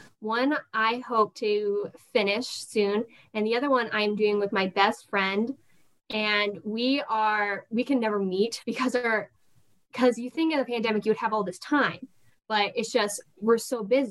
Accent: Pleasant Plains, Illinois, United States; also born or lived in Peoria / Quincy; I was born in Peoria, and then as a baby, I moved to Quincy, and then I started kindergarten in Pleasant Plains. So I would call Pleasant Plains my hometown

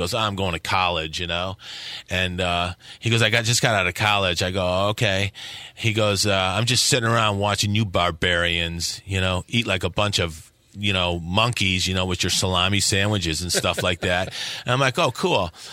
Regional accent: Chicago, Illinois, United States; You know, I grew up in Chicago. I grew up with, like, the best musicians around.

